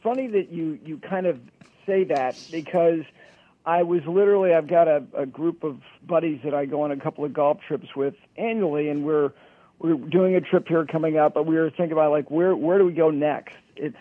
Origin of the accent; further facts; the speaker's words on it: New York City, New York, United States; And I'm from New York City, but she walked with my dad.